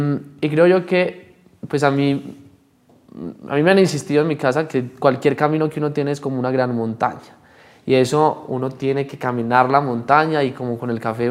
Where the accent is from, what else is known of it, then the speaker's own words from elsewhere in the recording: Colombia; un gran reconocimiento como colombiano estar en esa lista